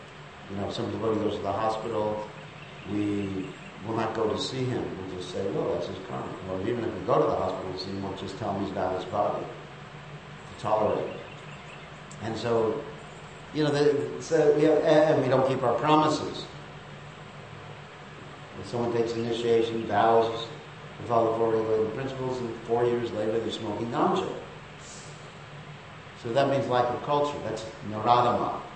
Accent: United States; Sorry, I'm an American also.

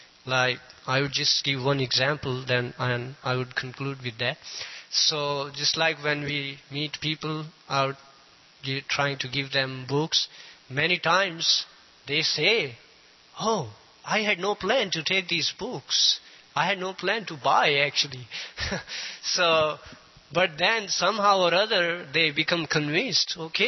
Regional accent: India; born there; I was born in India

